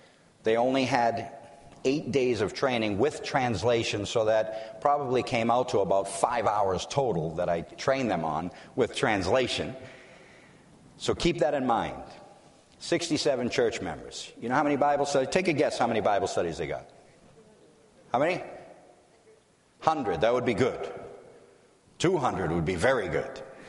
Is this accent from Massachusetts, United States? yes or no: yes; Massachusetts, United States; I'm from Massachusetts. Oh, it's New England. It's tough.